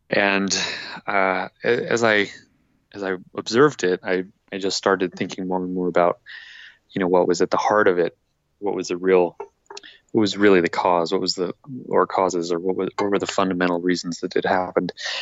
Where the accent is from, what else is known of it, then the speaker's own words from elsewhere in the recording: Keystone, Colorado, United States; now in Denver, United States; Yeah, I grew up in Keystone, Colorado, up in the mountains, in the ski areas.